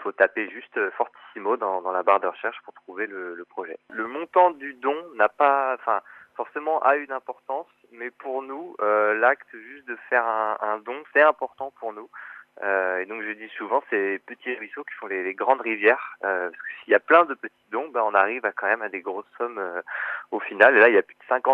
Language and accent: French; Saint-Jean-de-Monts, Pays de la Loire, France; je suis originaire de Saint-Jean-de-Monts, je suis montois. Donc, il y avait évidemment la tâche du fait que j'ai grandi là-bas et du fait que j'ai mes repères là-bas.